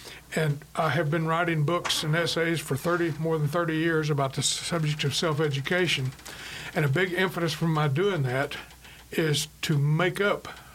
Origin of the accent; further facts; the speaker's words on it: Texas, United States; also born or lived in Oklahoma; I'm 75 years old. I grew up in Texas and Oklahoma in the 40s and 50s.